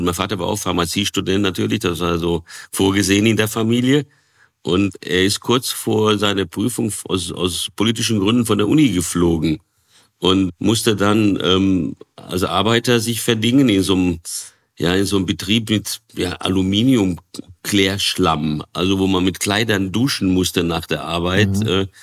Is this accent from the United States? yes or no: no; Brazil; da als ich als Säugling oder als Kind in Brasilien aufgewachsen bin